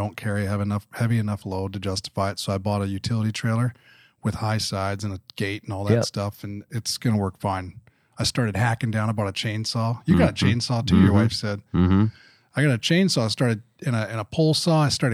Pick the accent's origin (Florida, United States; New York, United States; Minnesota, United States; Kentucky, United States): Kentucky, United States; Yeah, that's where I grew up on the East. Everything was a Coke.